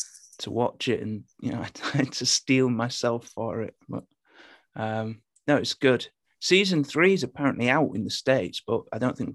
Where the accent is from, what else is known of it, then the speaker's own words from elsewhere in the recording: Hull, Yorkshire and the Humber, United Kingdom; accent: Hull; I've dialed it back a bit, actually. I'm from Hull originally, and the Hull accent is terrible.